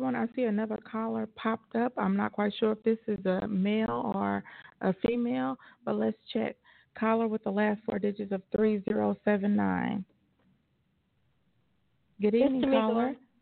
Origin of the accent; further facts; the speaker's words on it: Indiana, United States; Coming from a woman, I'm from the Midwest, so I'm from Indiana, so we're like touching.